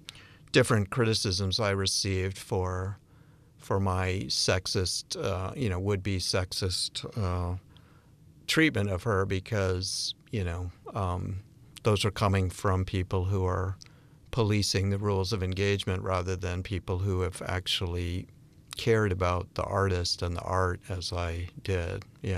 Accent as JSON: {"language": "English", "town": "Bennington", "region": "Vermont", "country": "United States", "said": "So, and I'm from Bennington, Vermont, so there's a connection there."}